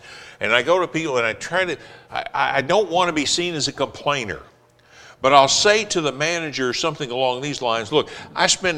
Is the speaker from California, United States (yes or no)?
yes; California, United States; now in Arkansas, United States; But I came to Harding from Southern California, where I graduated from high school. It was not uncommon in Southern California to pick a girl up at 7:30.